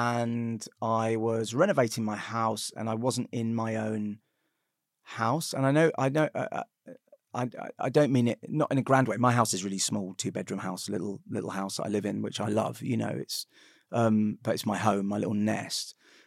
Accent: United Kingdom; We're Jewish, but we're British, and so we want to do a British Christmas.

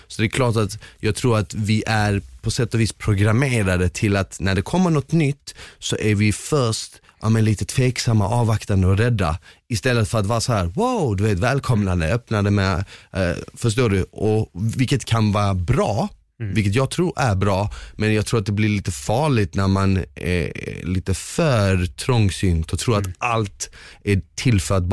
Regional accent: Malmö, Skåne, Sweden; jag visste inte så dålig svenska jag pratade, för jag hade ju bara pratat med folk som bodde i mitt område. Jag växte upp i Rosengård då.

